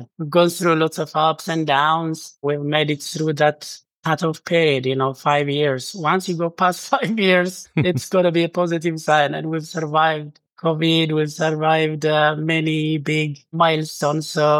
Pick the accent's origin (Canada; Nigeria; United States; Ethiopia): Ethiopia; now in United Kingdom; You know, for me, like growing up in Ethiopia, it just left an indelible kind of scar for me in a good way.